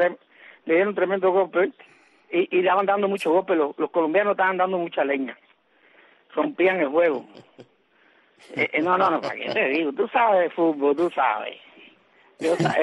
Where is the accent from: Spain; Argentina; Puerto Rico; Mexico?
Argentina; Danielito y yo somos argentinos